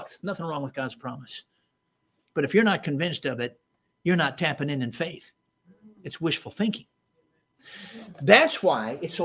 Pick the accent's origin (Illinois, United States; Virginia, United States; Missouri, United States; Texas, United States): Illinois, United States; Chicago; You know, I grew up in Chicago. I don't know anything about any mechanics or country or any farm kind of living.